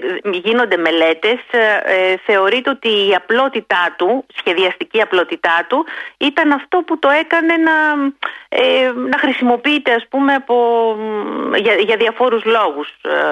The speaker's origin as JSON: {"language": "Greek", "town": "Lefkada", "region": "Ionian Islands", "country": "Greece", "said": "ξεκίνησα από τη Λευκάδα, από το νησί μου"}